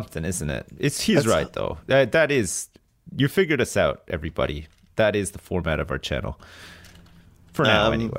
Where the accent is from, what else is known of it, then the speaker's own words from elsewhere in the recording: Canada; not where I grew up in Canada.